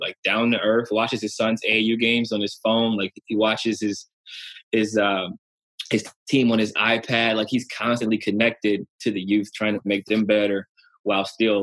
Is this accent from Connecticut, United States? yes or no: no; Ohio, United States; or they see I'm from Ohio, so my dad reads the paper every day